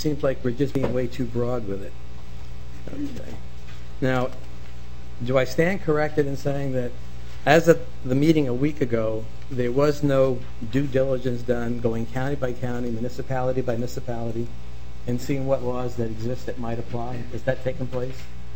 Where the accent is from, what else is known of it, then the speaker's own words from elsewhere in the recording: Brooklyn, New York, United States; born there; now in Bloomington, United States; Since 1972, I've lived in Bloomington, Minnesota. I was born in Brooklyn, been here just about forever.